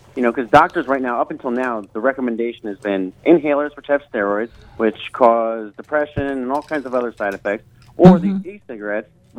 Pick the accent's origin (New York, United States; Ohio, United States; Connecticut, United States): Connecticut, United States; now in Charleston, United States; I'm from Connecticut.